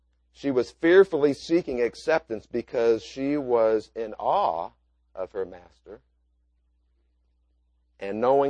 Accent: Missouri, United States; I'm from Northeast Missouri, and like many places in the country, you have packs and packs and packs of coyotes

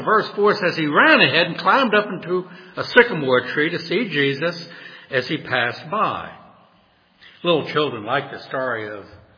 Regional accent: New Orleans, Louisiana, United States; Last week I mentioned I grew up in New Orleans, and I went to many, many Mardi Gras parades

